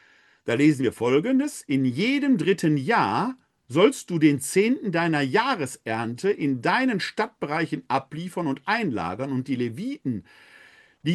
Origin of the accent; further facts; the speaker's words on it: Essen, North Rhine-Westphalia, Germany; Meine Vorfahren waren Bauern über viele Jahrhunderte in Essen-Altendorf, wo ich herkomme. Das Haus, in dem ich groß geworden bin, mein Elternhaus